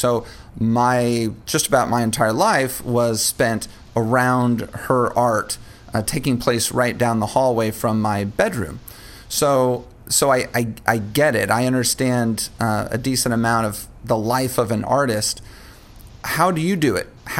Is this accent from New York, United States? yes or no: no; Dallas, Texas, United States; I'm from Dallas, Texas.